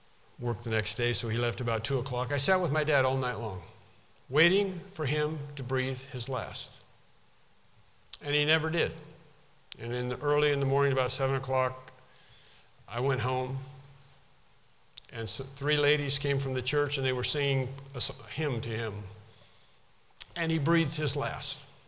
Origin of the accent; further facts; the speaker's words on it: the South, United States; we're from the South, so we said, Daddy.